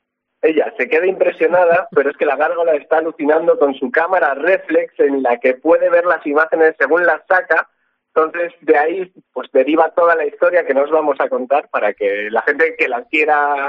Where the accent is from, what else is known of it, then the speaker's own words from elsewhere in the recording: Ribadeo, Galicia, Spain; Soy de Ribadeo. De pura cepa.